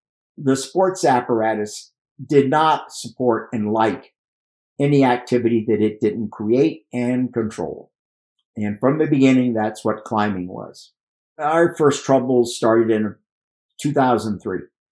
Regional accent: Miami, Florida, United States; born there; I was born in Miami. Parents are from Cuba. My family goes back there a long time.

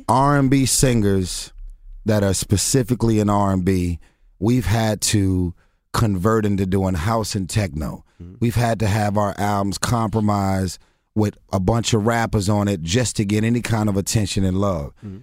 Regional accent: Los Angeles, California, United States; South Central LA, Watts. Lived in Watts for 19 years. I was born in Watts.

